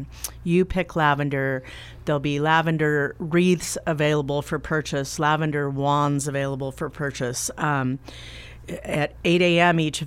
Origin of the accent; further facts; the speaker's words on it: Roseburg, Oregon, United States; I got to move back to my hometown. I got to move back to Roseburg, and that's how it all started.